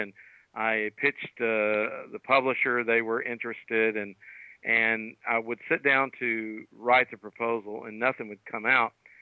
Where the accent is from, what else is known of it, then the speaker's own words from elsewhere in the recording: Hickory, Mississippi, United States; So I'm a small town guy, but I grew up in a little town called Hickory, Mississippi, and that's about as small a town as you can get.